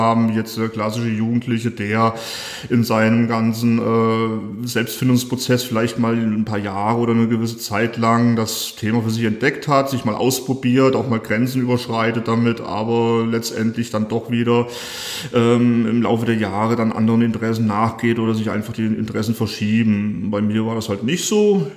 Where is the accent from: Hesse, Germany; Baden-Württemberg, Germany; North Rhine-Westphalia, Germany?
Hesse, Germany; Fulda; komme ursprünglich aus Fulda direkt. Und es hat mich auch bisher hier gehalten, habe ja nicht nur mein ganzes Jugendleben verbracht, beziehungsweise dann später auch jetzt mein berufliches Leben